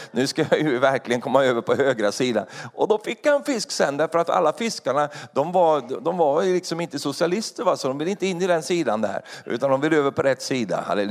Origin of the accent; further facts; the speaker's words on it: Sweden; Jag har vuxit upp i inlandet i Sverige, och där gick vi inte att fiska så mycket.